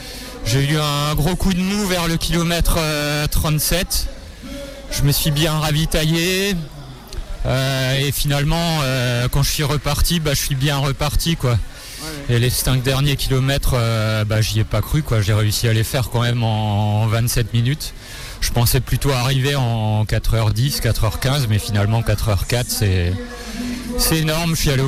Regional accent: Grand Est, France; C'est pas loin de chez moi, puisque je suis alsacien.

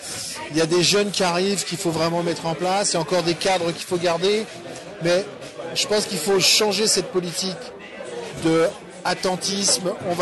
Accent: Paris, Île-de-France, France; Non, je suis parisien, moi. Je suis né à Paris, 4 générations et tout

